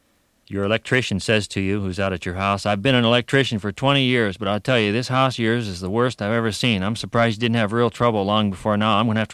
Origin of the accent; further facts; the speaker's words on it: Des Moines, Iowa, United States; born there; now in Minnesota, United States; I've lived in Minnesota 17 years, but I was born in Des Moines, Iowa.